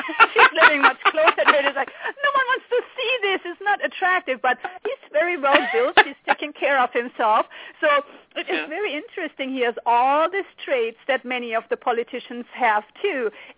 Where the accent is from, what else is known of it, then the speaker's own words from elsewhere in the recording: western Germany, Germany; I grew up in Western Germany next to the Iron Curtain, so I'm very familiar with Eastern Europe